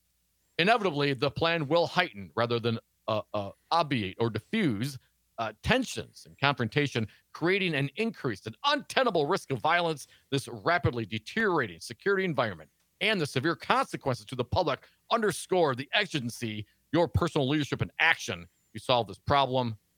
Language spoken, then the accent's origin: English; Milwaukee, Wisconsin, United States; Hell, that's my hometown, baby.